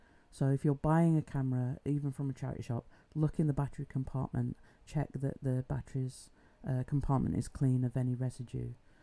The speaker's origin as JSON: {"language": "English", "town": "Wakefield", "region": "Yorkshire and the Humber", "country": "United Kingdom", "said": "I'm from Wakefield and we have a bridge that has a church on it called Chantry Bridge. It's beautiful. I love it. It's one of my favourite places in Wakefield."}